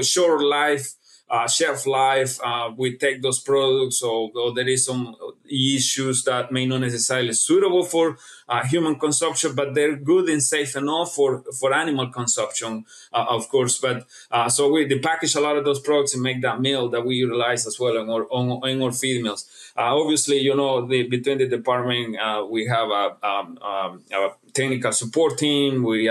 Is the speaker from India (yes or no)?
no; Guatemala; also born or lived in Honduras; now in United States; So born and raised in Guatemala, went to college in Honduras right after college.